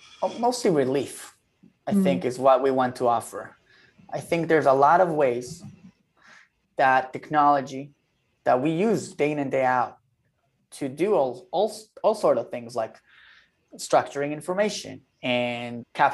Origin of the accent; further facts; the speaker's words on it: Tel Aviv, Tel Aviv District, Israel; Well, I'm a guy from Tel Aviv